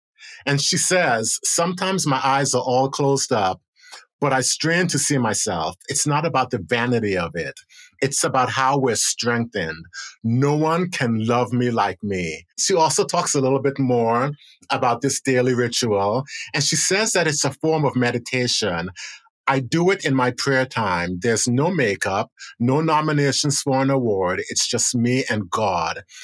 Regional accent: United States; I felt so proud as an American, so proud as a Black American

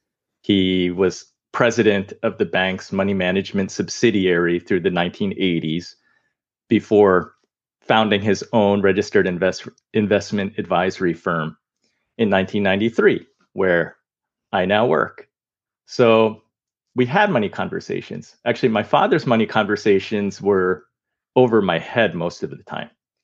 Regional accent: United States; I'm Chinese American. My father came from China. He grew up in Taiwan, but eventually came to the United States.

